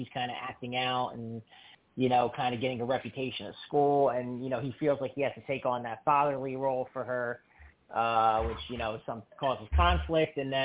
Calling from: New Jersey, United States; I'm calling from New Jersey.

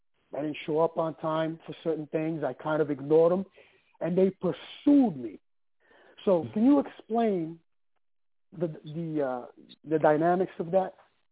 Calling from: San Diego, California, United States; I'm calling from San Diego.

